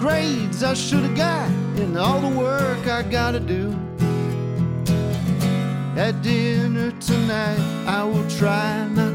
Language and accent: English; Philadelphia, Pennsylvania, United States; But I know Kurt. I mean, we're both from Philly